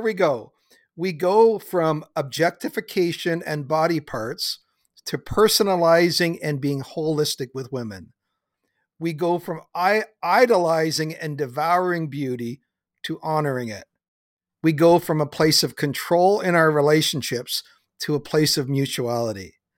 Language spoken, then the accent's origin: English; Canada; Guys, I'm Canadian.